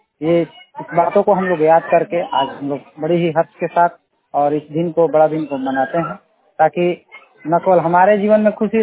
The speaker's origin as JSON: {"language": "Hindi", "region": "Bihar", "country": "India", "said": "और मैं रोहतास जिला से बिलोंग करता हूँ।"}